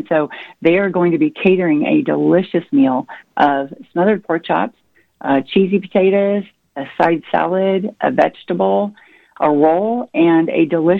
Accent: Madison, United States; Now, I'm from Madison

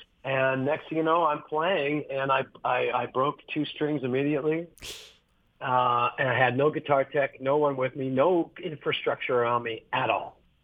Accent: Regina, Saskatchewan, Canada; got me up the next night in Regina, my hometown

